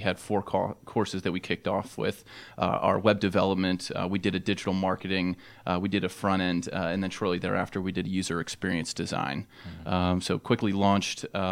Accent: Philadelphia, Pennsylvania, United States; moved away as an adult; now in Atlanta, United States; Yes, that's correct. I'm originally from Philadelphia.

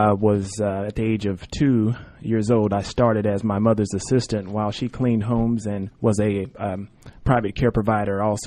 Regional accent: Tulsa, Oklahoma, United States; I'm from Oklahoma, mm-hmm. Tulsa, Oklahoma, Oral Roberts University.

